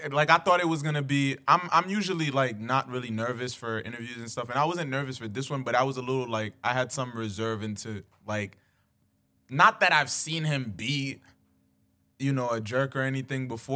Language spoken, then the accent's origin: English; Haiti; now in United States; even though like I'm Haitian, but obviously like I'm in America. So to the rest of the world, I'm American.